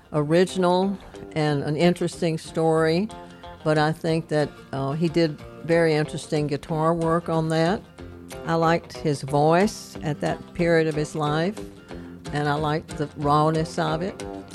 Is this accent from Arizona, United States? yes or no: no; Corinth, Mississippi, United States; now in Memphis, United States; sort of part of the landscape in my hometown of Corinth.